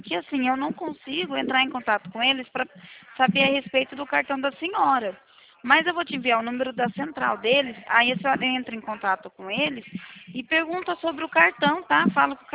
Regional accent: Cornélio Procópio, Paraná, Brazil; Eu sou de Cornélio Procópio, Paraná, aqui perto de Londrina.

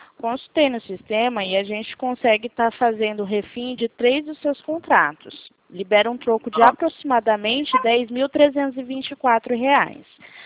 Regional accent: Presidente Prudente, São Paulo, Brazil; Ó, eu fico no estado de São Paulo, tá? Na cidade de Presidente Prudente.

